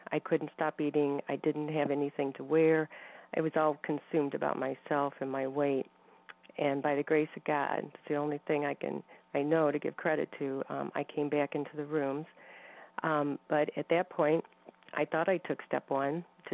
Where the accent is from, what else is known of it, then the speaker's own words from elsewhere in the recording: Missouri, United States; I'm from Missouri